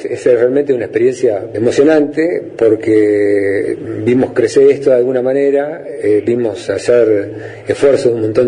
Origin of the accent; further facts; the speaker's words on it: Entre Ríos, Argentina; moved away as an adult; now in Esquel, Argentina; Yo venía de una provincia como Entre Ríos, con un clima muy especial, a trabajar a la Patagonia hace 40 años. Yo vine de Mocasines, la pasé mal.